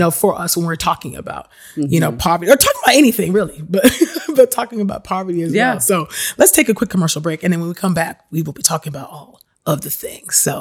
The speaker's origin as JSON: {"language": "English", "town": "San Jose", "region": "California", "country": "United States", "said": "I'm not from Oakland. I'm from Silicon Valley, so like San Jose area, mm-hmm. live right down the street from Apple."}